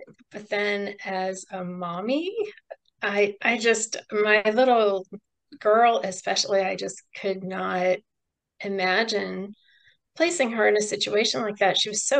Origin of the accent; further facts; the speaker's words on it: Missouri, United States; Let's see, I will start with the fact that I was born and raised in Missouri. And as you mentioned, I still live in Missouri.